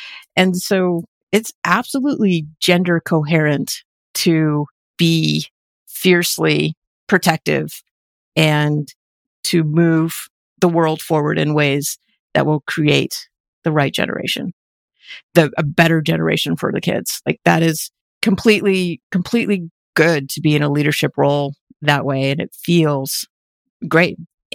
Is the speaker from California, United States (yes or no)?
no; Montana, United States; I grew up in Montana. I'm actually a fourth generation Montanan.